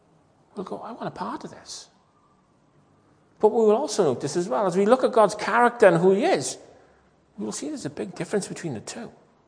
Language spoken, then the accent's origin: English; Wales, United Kingdom; I'm Welsh, she's Irish, so we met in England.